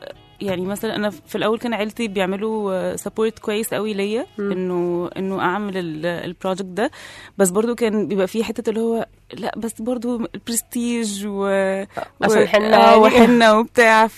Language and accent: Arabic; Egypt; دي اللي منتشره عندنا في مصر هنا